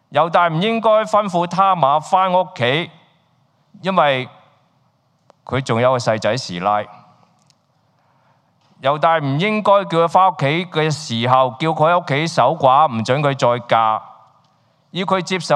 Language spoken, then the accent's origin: Cantonese; China; 例如係其實我哋中國人都有過繼呢樣嘢噶